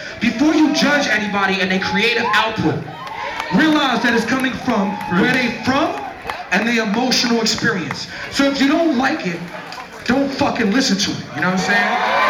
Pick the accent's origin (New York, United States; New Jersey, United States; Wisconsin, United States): New York, United States; Brooklyn; I grew up in Brooklyn. … grew up in New Orleans.